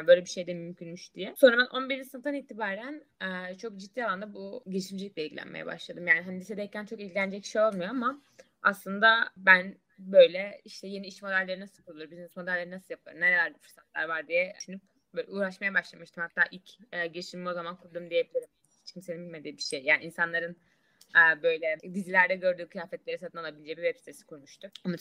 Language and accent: Turkish; Çeşme, İzmir, Turkey; Ben normalde Çeşmeliyim. Doğma büyüme bütün ailem akrabalarım Çeşmeli.